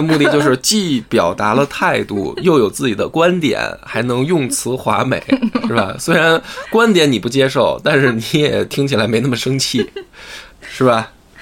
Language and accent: Chinese; China; 但是对于国人来说，我们中国人来说，我们自己的语文嘛